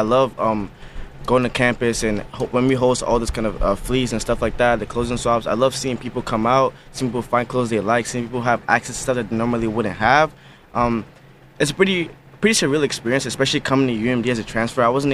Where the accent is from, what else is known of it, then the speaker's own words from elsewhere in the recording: Nigeria; moved away; A little bit about me. I grew up in Nigeria. I'm actually an immigrant. I moved here like a few years ago.